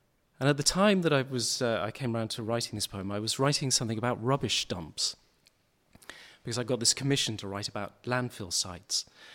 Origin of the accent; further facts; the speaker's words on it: St Ives, South West England, United Kingdom; moved away as an adult; now in London, United Kingdom; Well, I was born in Cornwall and spent the first 18 years of my life living in St. Ives. So I'm from the south, but like a lot of Cornish young people, there was no work and I wanted to get an education. And so I left and moved to London.